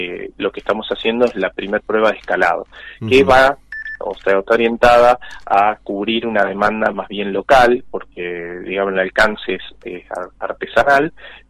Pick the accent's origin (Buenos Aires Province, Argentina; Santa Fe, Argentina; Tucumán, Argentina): Buenos Aires Province, Argentina; Bahía Blanca; nosotros somos acá de Bahía Blanca